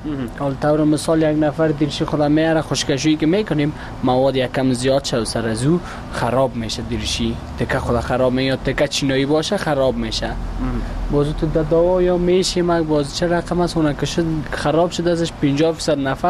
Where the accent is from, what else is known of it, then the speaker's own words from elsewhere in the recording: Afghanistan; همشه کل ما افغان هستیم